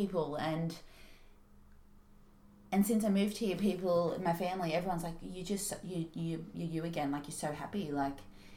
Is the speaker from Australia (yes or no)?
yes; New South Wales, Australia; So I'm from the Central Coast, New South Wales.